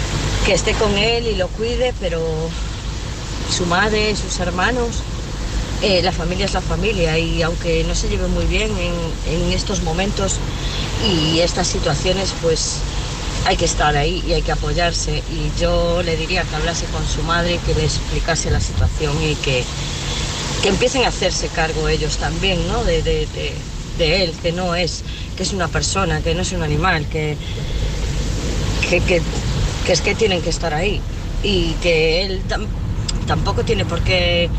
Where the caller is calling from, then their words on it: Pontevedra, Galicia, Spain; soy de Pontevedra.